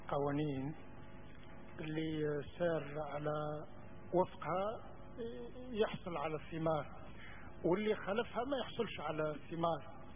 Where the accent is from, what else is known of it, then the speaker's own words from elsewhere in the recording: Algeria; حتى واحد إذا جاء واحد جزائري يقول لي لماذا تنتقد، نقول له أنا من الجزائر